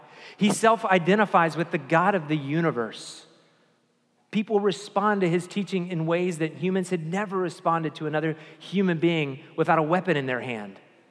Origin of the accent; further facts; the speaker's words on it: the South, United States; I'm from the South. I grew up in church.